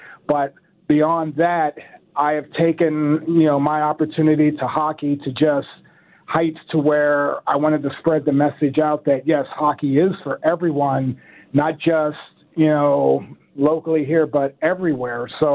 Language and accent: English; Pennsylvania, United States; I grew up in the Hill District and East Liberty, and in 1972, my parents moved from the Hill District to East Liberty, and it was at that time, that year, I was about 11 years old